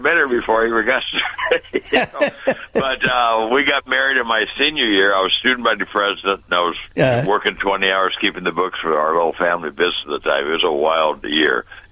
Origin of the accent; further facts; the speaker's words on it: Pasadena, California, United States; But my parents begged me to go to this Christian school in our town. I was born and raised in Pasadena.